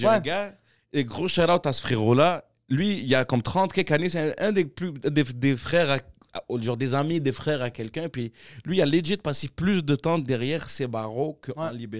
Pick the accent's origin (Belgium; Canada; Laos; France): Canada; Quebec; accent: Québécois; J'arrive, puis moi, mon petit accent québécois pour les désamorcer.